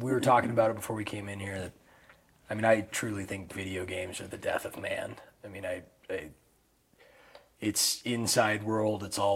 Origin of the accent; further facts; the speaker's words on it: Washington, United States; I mean, I come from the Yakima River, but he does great trout spay stuff.